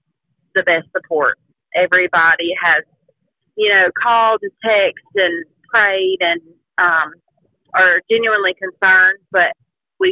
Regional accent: Childersburg, Alabama, United States; We're originally from Childersburg, but I think he's been in Cordova since about 2016, 2017, somewhere in there.

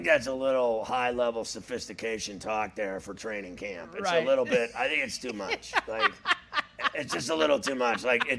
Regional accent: Pittsburgh, Pennsylvania, United States; It's Pittsburgh, and I love Pittsburgh. It's my hometown. I died for Pittsburgh. It's the greatest place I ever known in my life.

